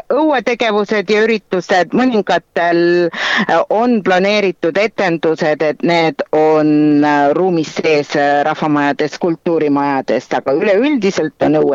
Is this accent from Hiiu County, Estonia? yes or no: no; Kamari, Jõgeva County, Estonia; esimesena on Kamari, mis on minu kodukoht